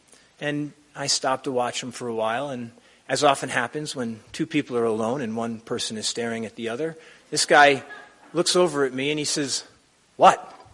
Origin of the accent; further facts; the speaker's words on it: New Jersey, United States; moved away as an adult; I grew up in New Jersey. And when you grow up in New Jersey, there's never a reason to leave. And I didn't until I went to college. I had never been outside of New Jersey.